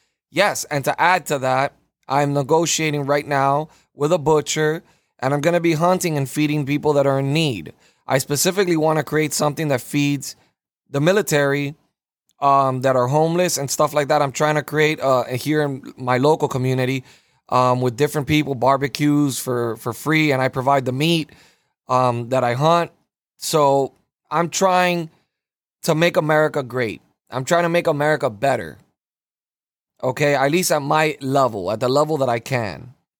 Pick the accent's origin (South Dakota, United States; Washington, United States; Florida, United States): South Dakota, United States; Aberdeen; I was wondering if you would consider coming to my hometown of Aberdeen, South Dakota.